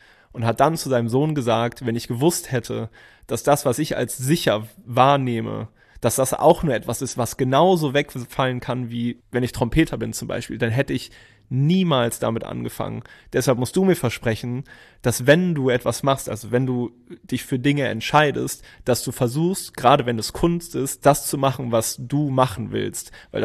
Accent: Hennef, North Rhine-Westphalia, Germany; born or raised there

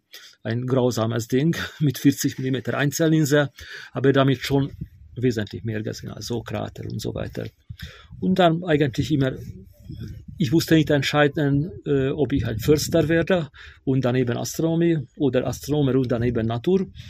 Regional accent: Hungary; German is a second language; moved away as an adult; now in Austria; ich komme aus Ungarn und 1990 bin ich nach Österreich rausgekommen, also ich lebe hier schon seit 34 Jahren.

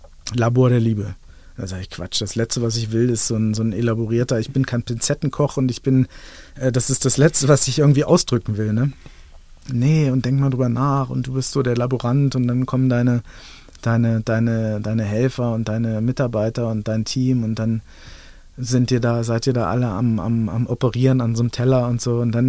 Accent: Peine, Lower Saxony, Germany; also born or lived in Helmstedt; ich bin Niedersachsen, wie du sagst. Bei mir gibt es das, ich bin in der Nähe, in Helmstedt geboren, aber in der Nähe von Peine aufgewachsen.

